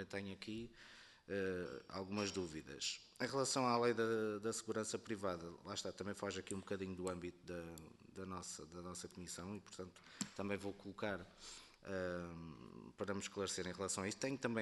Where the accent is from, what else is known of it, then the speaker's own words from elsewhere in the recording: Setúbal, Portugal; eu sou de Setúbal